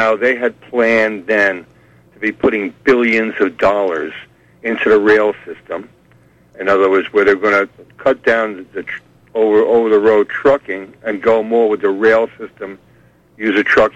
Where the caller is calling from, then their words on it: New York, United States; Greetings from the Catskills there, John.